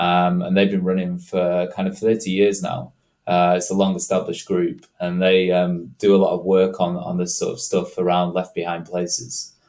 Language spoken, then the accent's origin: English; Preston, North West England, United Kingdom; Well, I'm from Preston, which is kind of a cotton town in Lancashire.